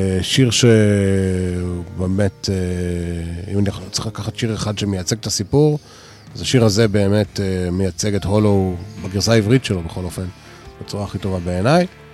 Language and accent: Hebrew; Ramat Gan, Tel Aviv District, Israel; אני גדלתי ברמת גן